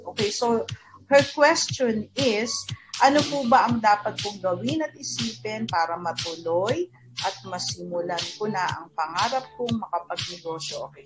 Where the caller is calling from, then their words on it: Valenzuela, Metro Manila, Philippines; from Valenzuela, Bulacan.